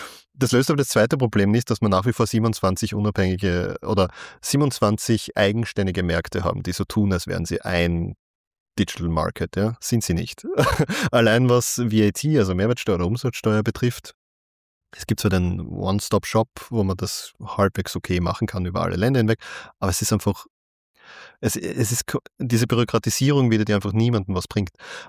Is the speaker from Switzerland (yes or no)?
no; Austria; Ich fühle mich auch als Europäer und nicht als Österreicher.